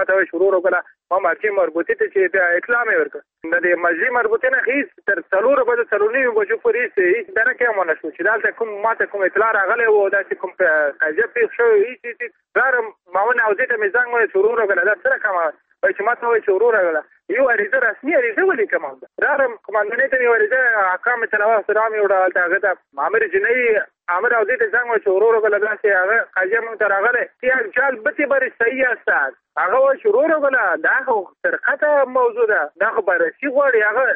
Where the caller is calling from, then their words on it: Balkh, Afghanistan; زه د بلخ ولایت اوسیدونکی یم.